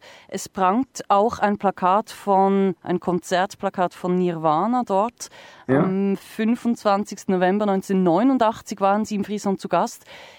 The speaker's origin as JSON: {"language": "German", "region": "Bern", "country": "Switzerland", "said": "Also bei uns in Bern ist die Lärmproblematik im Moment ist sehr brennend, ist ein heißes Diskussionsthema."}